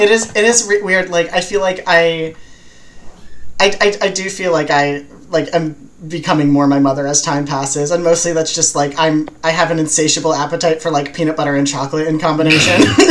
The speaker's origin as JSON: {"language": "English", "region": "New Jersey", "country": "United States", "tie": "born or raised there", "said": "I grew up in the woods. I grew up in South Jersey. And so, like, I had a lot of access to horse farms."}